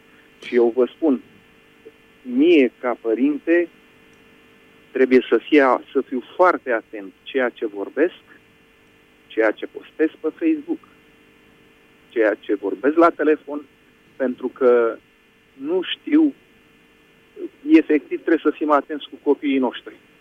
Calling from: France; Vă sunt din Franța.

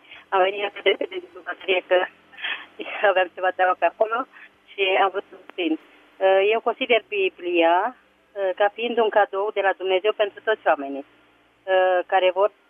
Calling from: Vulcan, Hunedoara County, Romania; din Vulcan.

